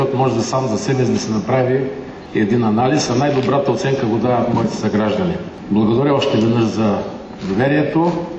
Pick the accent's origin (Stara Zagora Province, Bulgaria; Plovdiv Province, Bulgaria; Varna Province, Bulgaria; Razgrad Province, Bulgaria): Razgrad Province, Bulgaria; Razgrad; свързано с моя роден град, с хората, с проблемите на Разград